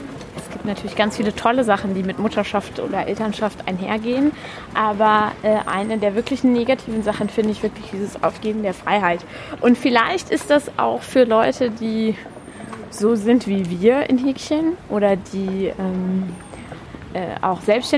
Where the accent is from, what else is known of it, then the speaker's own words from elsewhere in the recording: Braunschweig, Lower Saxony, Germany; dass ich in Braunschweig war mit Kasimir in meiner Heimatstadt.